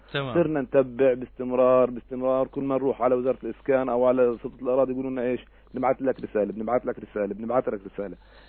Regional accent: Palestine; انا فلسطيني فوق 18 سنه قبل اسره عندي بيت اقل من 80 متر

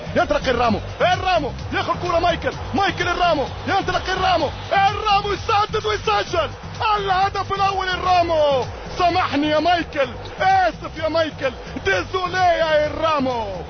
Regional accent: Tunisia; وأحكي طبيعي جدا بالاعتزاز والافتخار كتونسي، أحكي طبيعي جدا

